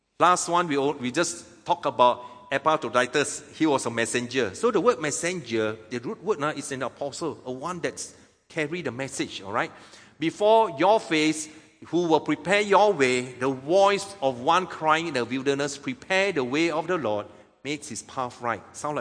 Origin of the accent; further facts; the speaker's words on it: Teluk Intan, Perak, Malaysia; also born or lived in Penang; I was born in Teluk Intan. I did my primary, secondary school all in Teluk Intan. Then after that, I did my tertiary in Penang.